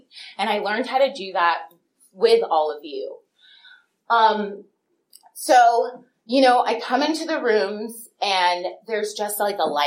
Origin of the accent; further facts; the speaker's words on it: Los Angeles, California, United States; Because I grew up in Los Angeles, and, like, drinking and driving is, it's not a part of the culture.